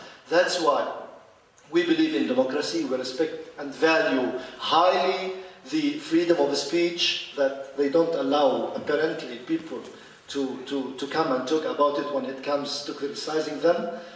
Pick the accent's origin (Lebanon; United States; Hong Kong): Lebanon; The message that I came from Lebanon, and I brought with me from Lebanon